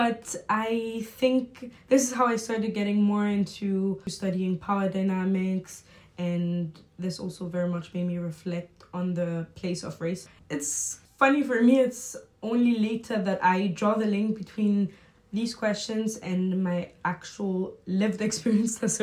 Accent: France; I'm both Senegalese and German and I grew up in France.

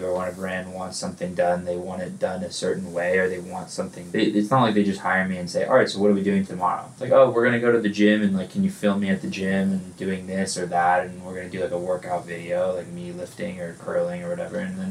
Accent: Los Angeles, California, United States; Yeah, downtown L.A.

